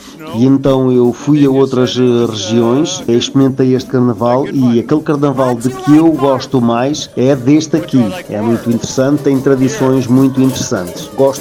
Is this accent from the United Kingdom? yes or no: yes; England, United Kingdom; Portuguese is a second language; Eu vim de Inglaterra, experimentei o carnaval noutras regiões de Portugal